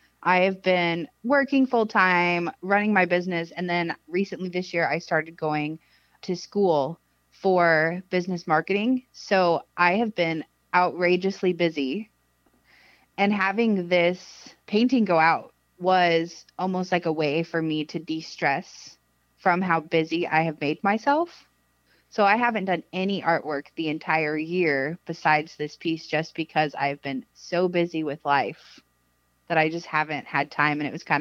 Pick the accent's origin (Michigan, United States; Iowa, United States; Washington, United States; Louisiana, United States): Louisiana, United States; I think really growing up in Louisiana, there's not a whole lot to look at.